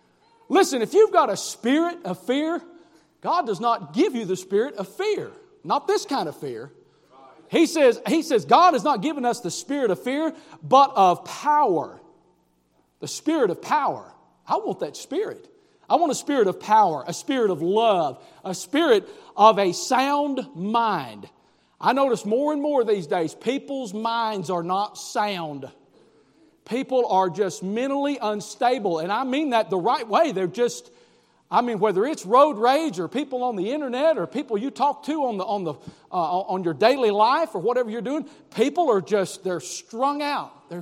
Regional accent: Virginia, United States; I'm from the Appalachian Mountains in Southwest Virginia. That's where I'm from.

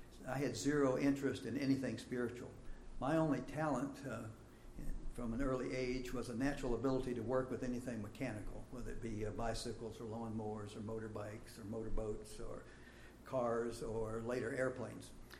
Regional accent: St. Petersburg, Florida, United States; born there; But I was born in St. Petersburg, Florida, in the middle of January 1941 on a sunny Friday afternoon.

